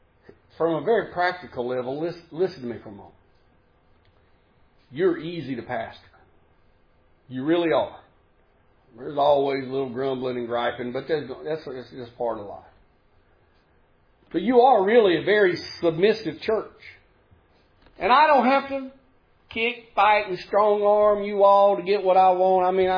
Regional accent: United States; I realize we're good Americans. We're good Americans. We're American Christians.

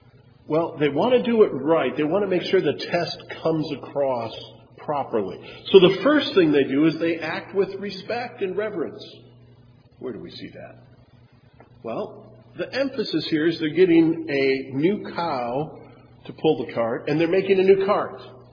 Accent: Wisconsin, United States; See, I'm from Wisconsin, so I know the appropriate animal sounds to make.

